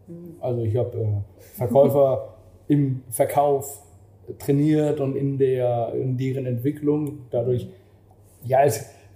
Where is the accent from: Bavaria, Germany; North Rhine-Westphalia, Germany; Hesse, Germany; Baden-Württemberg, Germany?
North Rhine-Westphalia, Germany; Düsseldorf; now in Vienna, Austria; Ja, wir sind aus Düsseldorf ursprünglich.